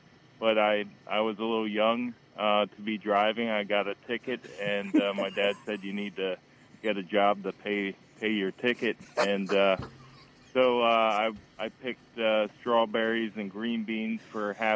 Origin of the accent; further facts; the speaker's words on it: Hershey, Pennsylvania, United States; And that was probably one of the best restaurants in Pennsylvania where I grew up. I grew up in Hershey, PA.